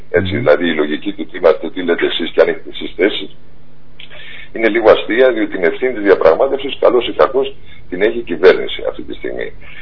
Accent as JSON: {"language": "Greek", "region": "Macedonia", "country": "Greece", "said": "ως Μακεδόνας δεν θα μπορούσα ποτέ να δεχτώ μια ονομασία η οποία θα φέρει τη λέξη Μακεδονία και δεν θα ανήκει στην ελληνική επικράτεια"}